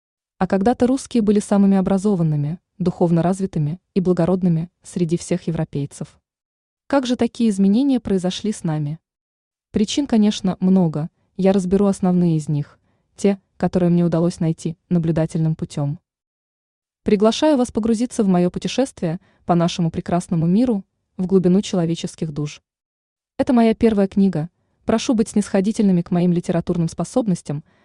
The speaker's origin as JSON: {"language": "Russian", "region": "Siberia", "country": "Russia", "tie": "born there", "said": "Родилась я в Сибири в сложных климатических условиях. Мое детство пришлось на начало перестройки. Взросление прошло в лихие 90-е"}